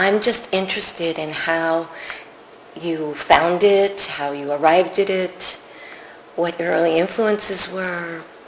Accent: New York, United States; I'm a New Yorker.

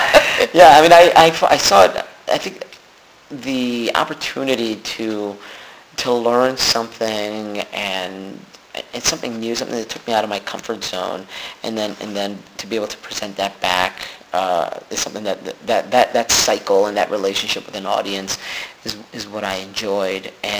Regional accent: Chicago, Illinois, United States; even though I grew up in Chicago, the mecca of improvisation, I grew up on the South Side, which is far away from all the improv theaters

